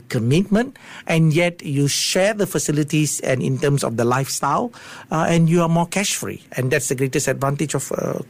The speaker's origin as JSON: {"language": "English", "country": "Singapore", "tie": "born or raised there", "said": "You see, we grew up as Singaporean, as I said, 91% of home ownership."}